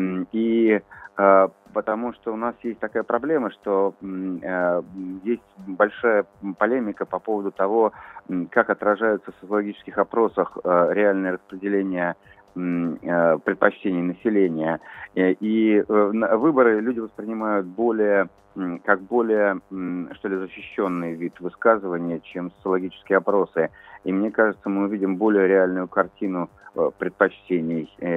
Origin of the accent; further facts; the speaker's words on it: Moscow, Russia; потому что я из Москвы